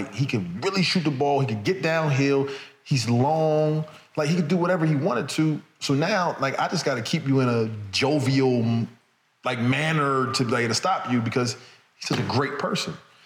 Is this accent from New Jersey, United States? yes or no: yes; New Jersey, United States; I'm from Jersey, Philly right there.